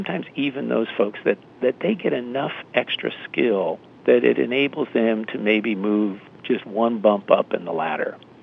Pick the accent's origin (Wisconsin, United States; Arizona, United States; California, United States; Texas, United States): California, United States; in some states, like my home state of California, they're facing really significant cuts